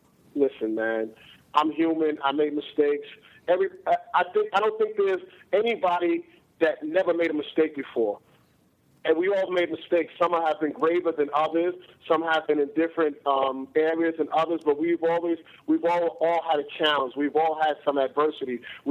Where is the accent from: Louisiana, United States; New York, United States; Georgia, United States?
New York, United States; New York City; Yeah, I'm from New York.